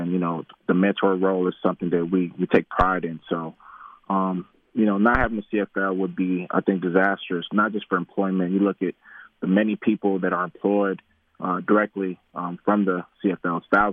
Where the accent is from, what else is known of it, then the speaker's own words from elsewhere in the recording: United States; now in Canada; for me, I'm American, but one of the reasons why, you know, I reside in Canada and I'm a permanent resident